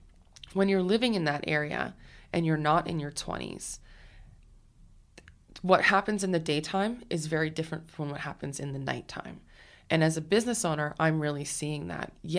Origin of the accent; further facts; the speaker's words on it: Oshawa, Ontario, Canada; My background, I grew up in Oshawa, Ontario, which is a hardcore GM town. And a little bit rough. People know it as the Schwa.